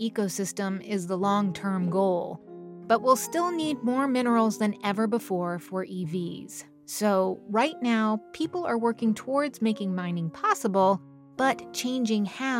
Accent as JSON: {"language": "English", "country": "United States", "said": "As an American, I have to chuckle at that."}